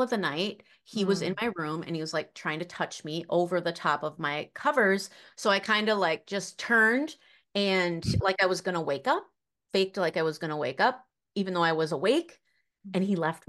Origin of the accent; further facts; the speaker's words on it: Lake City, Minnesota, United States; I grew up in a little town in southeast Minnesota, Lake City.